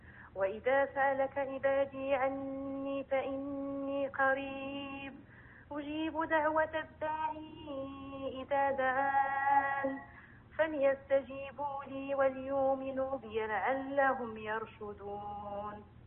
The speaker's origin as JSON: {"language": "Arabic", "country": "Morocco", "said": "من المغرب."}